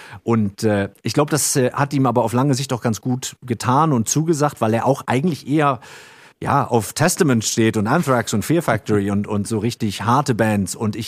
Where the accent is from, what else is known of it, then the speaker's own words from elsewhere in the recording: Northern Germany, Germany; die man manchmal bei uns hier in Norddeutschland im Sumpf gefunden hat